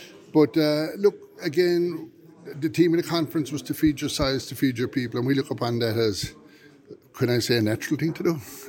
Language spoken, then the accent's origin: English; Ireland; And look, we're Irish down to our toenails, really, you know.